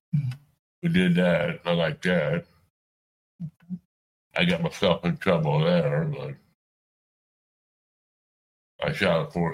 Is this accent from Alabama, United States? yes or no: no; Cincinnati, Ohio, United States; Cincinnati.